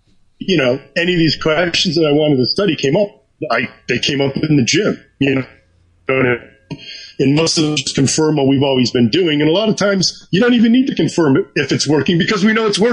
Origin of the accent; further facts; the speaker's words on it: Connecticut, United States; Connecticut.